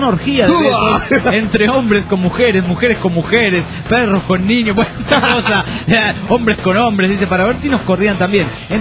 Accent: Guatemala; de Guatemala.

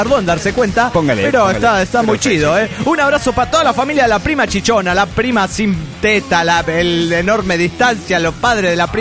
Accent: Nuevo Laredo, Tamaulipas, Mexico; de Nuevo Laredo, Tamaulipas, México.

